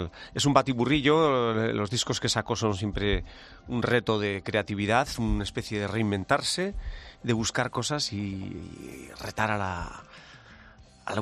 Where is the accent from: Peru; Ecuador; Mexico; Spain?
Spain; Bilbao, Basque Country; also born or lived in Denmark; now in Madrid, Spain; Soy de Bilbao.